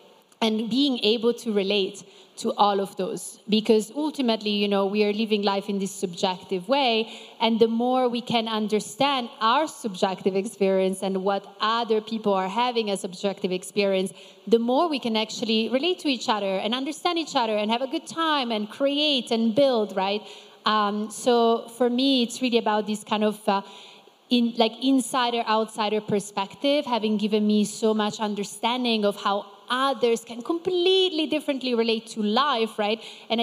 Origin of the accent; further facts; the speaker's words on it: Ticino, Switzerland; I'm Swiss-Brazilian, and I grew up in the Italian part of Switzerland, this beautiful country you're in today.